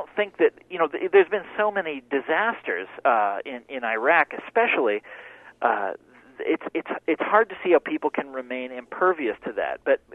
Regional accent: Kansas City, Kansas, United States; the area that where I grew up in Kansas City was the affluent suburb of Kansas City.

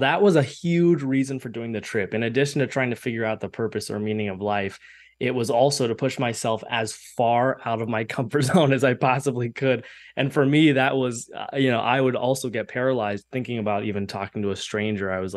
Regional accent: Columbus, Ohio, United States; I started from my hometown in Columbus, Ohio

